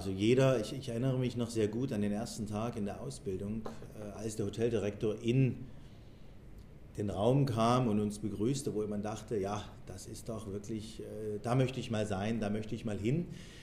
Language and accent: German; Dresden, Saxony, Germany; Ja, ich bin im schönen Elbflorenz geboren, in Dresden. Und vor über 40 Jahren, bin also jetzt 42 und Dresden ist meine Heimatstadt.